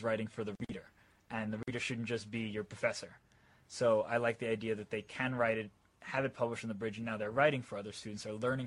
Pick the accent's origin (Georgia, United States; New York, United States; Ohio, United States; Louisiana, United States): New York, United States; Forest Hills; also born or lived in Flushing; Well, I grew up in Queens, so I'm local. I grew up in Forest Hills. I was born in Flushing, and I've lived my entire life in Queens.